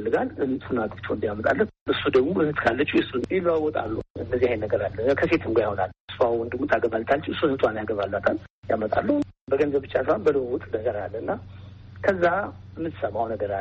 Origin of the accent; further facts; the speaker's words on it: Gondar, Amhara, Ethiopia; እኔ እንግዲህ ያው መልህ ጎንደር ነው ተወልጄ ያደግኩት።